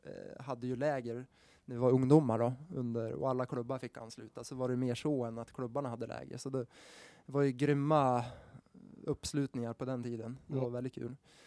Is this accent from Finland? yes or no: no; Sweden; Jag som svensk tyckte väl ändå inte att det var så farligt.